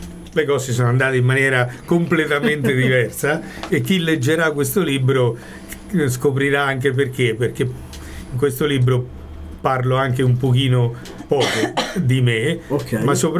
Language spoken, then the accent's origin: Italian; Narni, Umbria, Italy; born there; la mia famiglia è originaria di Narni, io sono nato a Narni.